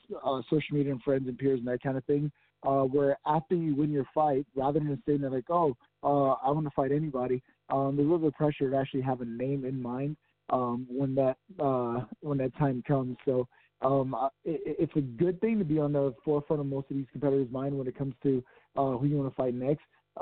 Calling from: Denver, Colorado, United States; Denver, Colorado.

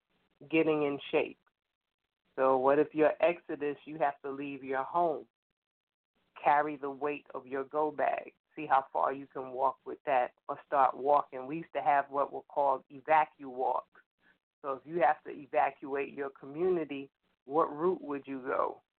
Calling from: Brooklyn, New York, United States; from 7C Brooklyn, New York.

